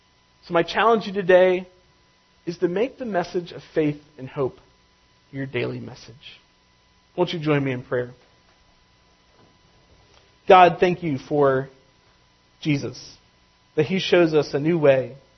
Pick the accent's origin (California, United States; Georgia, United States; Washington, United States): Georgia, United States; Atlanta; He and I grew up in Atlanta together. We were literally diaper buddies in the church nursery.